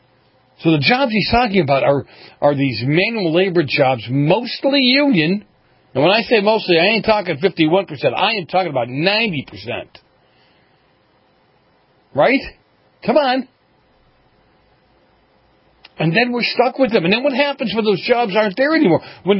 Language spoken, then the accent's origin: English; Boston, Massachusetts, United States; Look, I grew up in Boston.